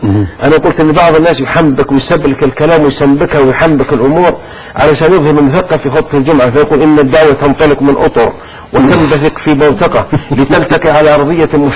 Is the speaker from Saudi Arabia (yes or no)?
yes; Saudi Arabia; قلت هذا شأن جزائري، أنا سعودي والترشيح والانتخاب شأن جزائري